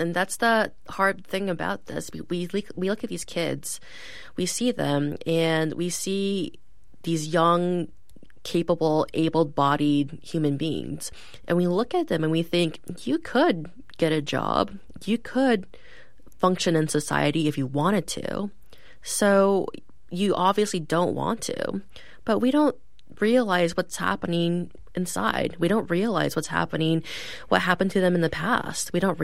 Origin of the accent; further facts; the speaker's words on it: East Coast, United States; I grew up on the East Coast. I didn't really know anything really about homelessness.